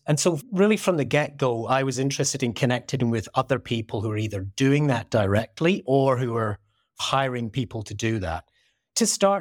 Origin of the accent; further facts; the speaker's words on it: North West England, United Kingdom; also born or lived in Scotland; Originally, I'm Scottish. Brought up in the Lake District in the north of England. So, wow. So yeah, and a rural kind of environment.